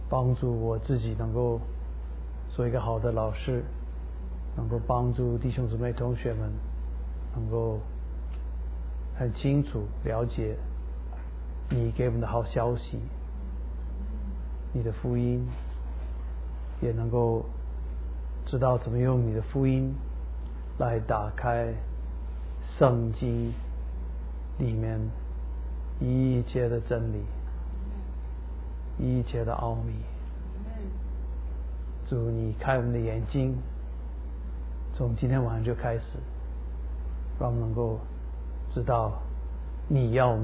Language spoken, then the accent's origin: Chinese; Taiwan; accent: Taiwanese Mandarin; now in United States; 我也是从台湾来的